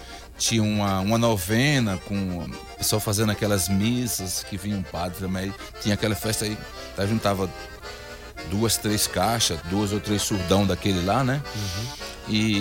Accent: Simão Dias, Sergipe, Brazil; Sergipe. Sou de Simão Dias, uma cidade divisa da Bahia, né? Divisa de Paripiranga.

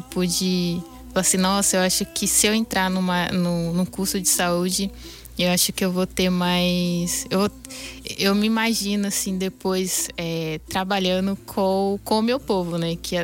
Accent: São Paulo, Brazil; eu sou de São Paulo, Pancararu de São Paulo.

